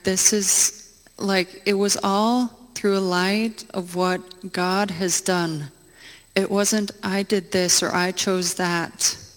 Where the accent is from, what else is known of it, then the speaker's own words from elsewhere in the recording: Norway; I'm from Norway.